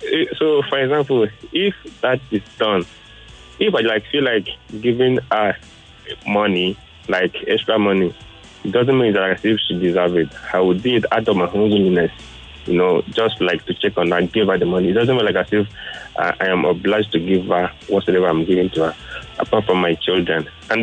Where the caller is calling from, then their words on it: Lekki, Lagos, Nigeria; I'm calling from Lekki.